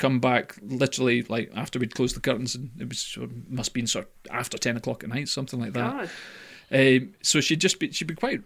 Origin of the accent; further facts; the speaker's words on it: Scotland, United Kingdom; well, because I'm Scottish and cheap, I wouldn't spend money on anything.